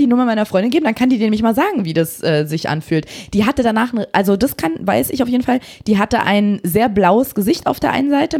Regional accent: United States; So sind wir Amerikaner.

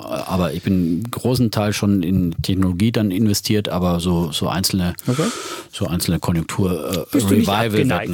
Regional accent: Austria; Ich komme aus Österreich.

